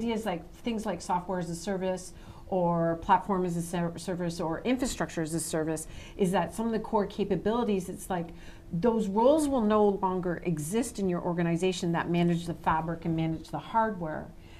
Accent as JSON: {"language": "English", "country": "Canada", "said": "I'm from Canada"}